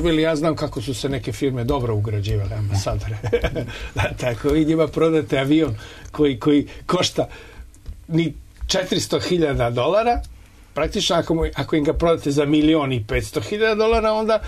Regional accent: Serbia; Ja kao novinar iz Srbije

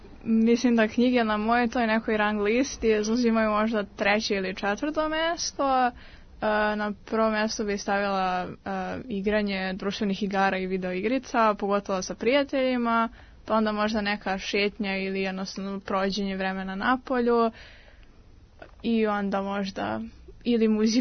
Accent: Belgrade, Serbia; dolazim iz Beograda, imam 17 godina

